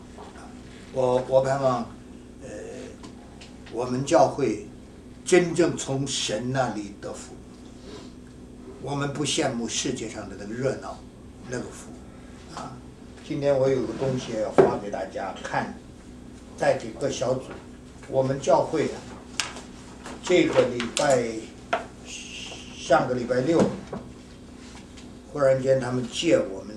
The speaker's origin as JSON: {"language": "Chinese", "country": "China", "said": "像我们中国人自己骗自己，过年时候那个大福字倒过来贴了"}